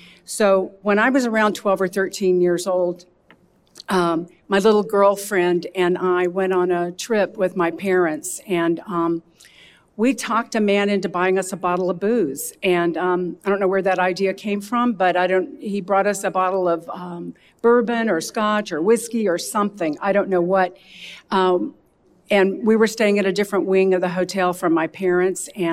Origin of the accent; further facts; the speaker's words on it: Alabama, United States; And I started out in an alcoholic home. I grew up in Alabama, and I swore that I would never drink.